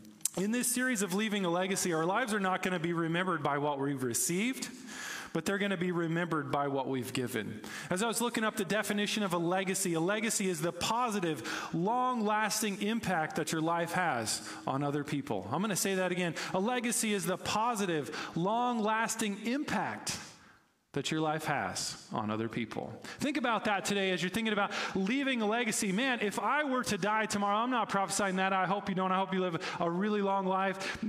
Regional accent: Oklahoma, United States; When I was a kid, I was growing up in Oklahoma

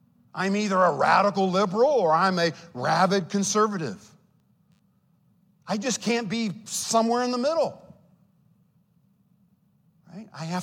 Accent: Ohio, United States; Many of you know I was raised in Ohio. I'm the product of my mother who is Anglo and my father who is African-American, living in an all-white, small, rural town

